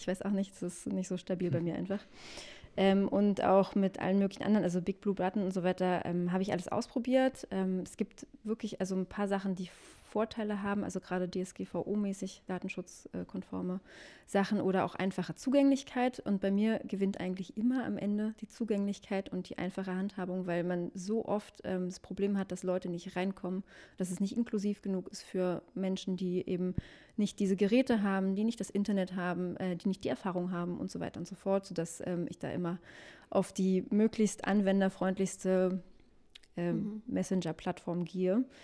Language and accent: German; Pankow, Berlin, Germany; Ich komme aus Pankow.